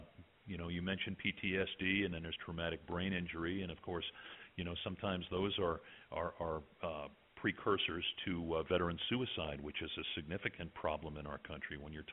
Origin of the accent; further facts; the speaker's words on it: Virginia, United States; My home state of Virginia will tell you that they have combated veterans homelessness